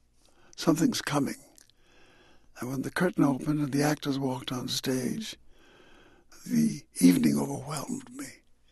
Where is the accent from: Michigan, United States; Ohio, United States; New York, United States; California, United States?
New York, United States; born there; also born or lived in Caribbean; I was born in New York, and my mother, with her away much of the time looking for work, a lot of times her children were left on their own, and that terrified her. So she took us back to the Caribbean, and for the next 12 years, I shuttled back and forth.